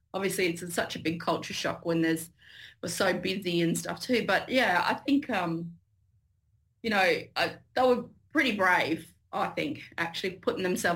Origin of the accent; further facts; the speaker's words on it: Northern Territory, Australia; now in Darwin, Australia; I'm actually from Central Australia, but I live in Darwin, so I know this world really well.